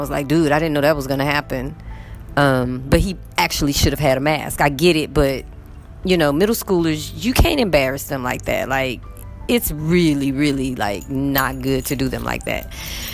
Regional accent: United States; I'm actually from America. I'm actually from the United States.

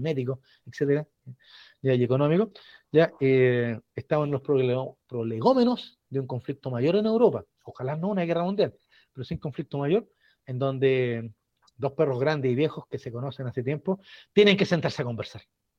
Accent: Chile; Entonces, no nos conviene, como chileno, no nos conviene para nada.

